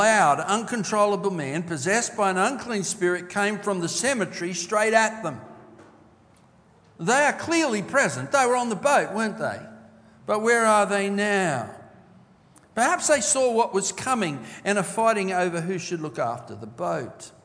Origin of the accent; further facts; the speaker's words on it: Australia; as an Aussie